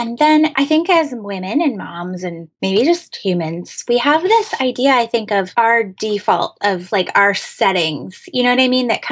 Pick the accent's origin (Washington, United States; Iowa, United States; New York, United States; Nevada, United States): Washington, United States; Out in the Pacific Northwest, and we're from a really small town. Well, like 2 small towns right next to each other. My small town's a little bit bigger than my husband's, but it's really interesting because all of our family is there.